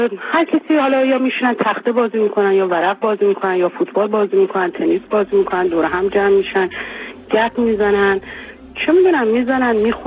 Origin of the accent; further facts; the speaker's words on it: Iran; moved away; من خودم فکر میکنم به عنوان یه ایرانی که توی غربت زندگی میکنیم